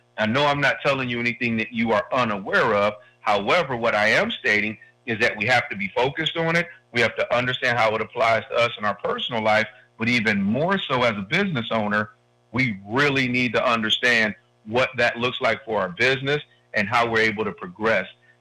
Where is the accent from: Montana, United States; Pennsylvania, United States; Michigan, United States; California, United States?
Michigan, United States; Detroit; I'm from Detroit originally, and so the big three, Chrysler, General Motors, you know, those were jobs